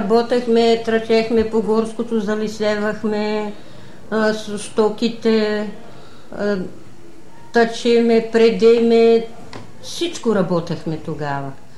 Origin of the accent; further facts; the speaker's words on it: Grashevo, Pazardzhik Province, Bulgaria; Тук си съм